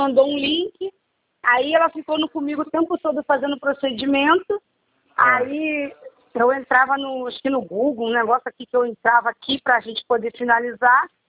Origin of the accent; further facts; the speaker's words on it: Rio de Janeiro, Brazil; Sou do Rio.